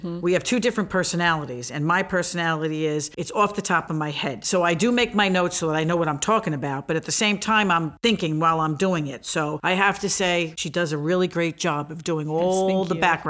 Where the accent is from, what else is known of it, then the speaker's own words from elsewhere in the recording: Brooklyn, New York, United States; born there; accent: New York; now in New Jersey, United States; I live at the Jersey Shore now, but I was born in Brooklyn.